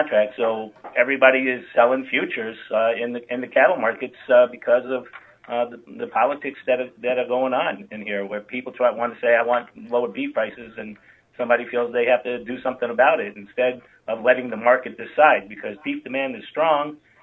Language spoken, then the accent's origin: English; New York, United States; I'm actually from New York.